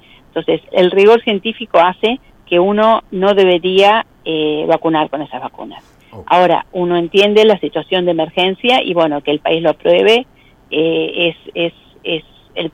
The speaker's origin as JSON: {"language": "Spanish", "town": "Trenque Lauquen", "region": "Buenos Aires Province", "country": "Argentina", "accent": "pueblerina", "said": "Porque es provincia de Buenos Aires."}